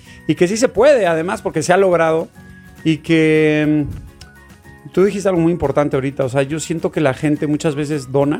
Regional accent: Mexico; esto como mexicanos es algo de lo que nos pone orgullosos y nos une, sí nos une.

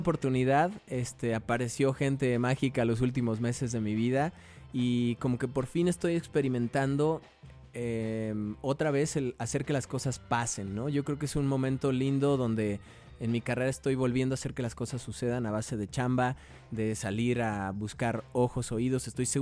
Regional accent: Mexico; llegar, oigan, soy mexicano

